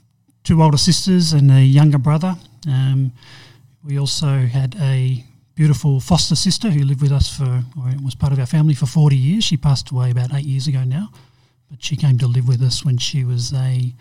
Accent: Doncaster, Victoria, Australia; In the exotic eastern suburbs of Melbourne. I grew up in Doncaster. I will say a little pocket of Doncaster. It was a little sort of a German enclave.

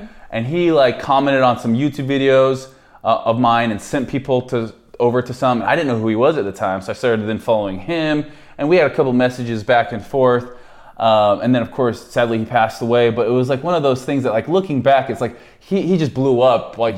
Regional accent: United States; now in Australia; Growing up in America compared to Australia

